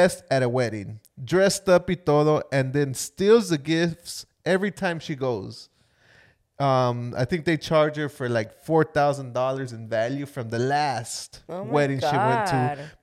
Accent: Florida, United States; We're from Florida, and we're always getting bashed regardless.

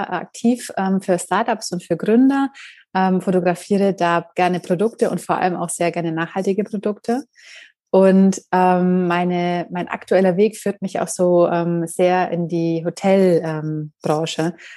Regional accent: Munich, Bavaria, Germany; ich bin aus München

